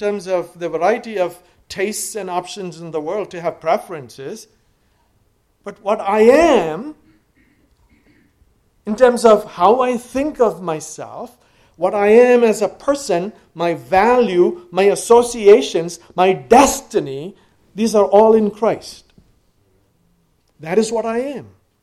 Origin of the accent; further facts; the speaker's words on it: India; born there; I was born in India.